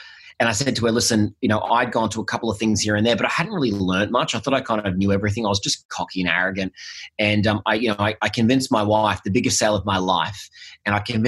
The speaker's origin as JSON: {"language": "English", "town": "Melbourne", "region": "Victoria", "country": "Australia", "tie": "born or raised there", "said": "I grew up in Melbourne and, you know, I grew up in an area where, you know, the best you could ever be was like the manager of Safeways, right?"}